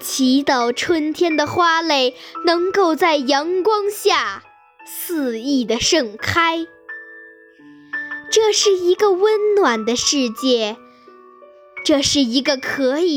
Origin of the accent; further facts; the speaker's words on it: Baotou, Inner Mongolia, China; 我来自内蒙古自治区包头市包岗实验一小